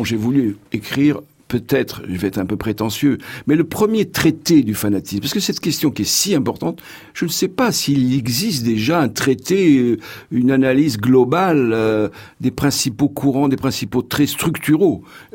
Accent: Tunisia; je suis tunisien, et la Tunisie est le pays qui fournit le plus grand nombre de combattants

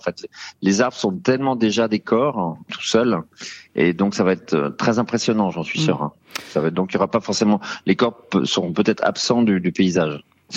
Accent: Château-Guibert, Pays de la Loire, France; Alors moi, je suis né en Vendée, je suis né à Luçon, mais j'ai grandi dès le troisième jour à Château-Guibert.

